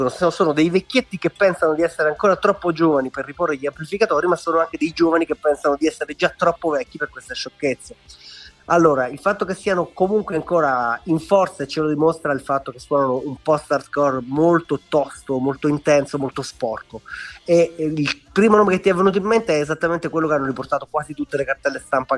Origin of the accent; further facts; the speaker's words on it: Fabriano, Marche, Italy; accent: Fabrianese; a sentirmi pronunciare il francese con accento fabrianese